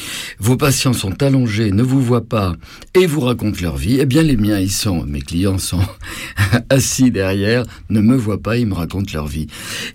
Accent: Bordeaux, Nouvelle-Aquitaine, France; now in Paris, France; Je suis un Bordelais qui habite Paris depuis 20 ans

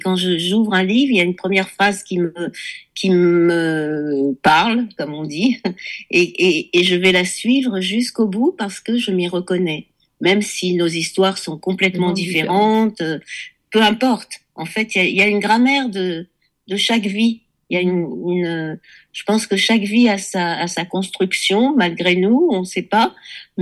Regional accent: Tunisia; moved away as an adult; j'ai passé les 6 premiers mois en Tunisie, les derniers mois en Tunisie. Je suis née en Tunisie et j'allais donc faire mes études après le bac à Paris.

